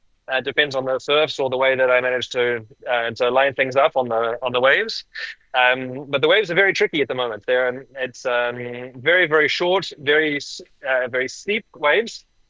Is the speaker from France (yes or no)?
no; New Zealand; When I was growing up in New Zealand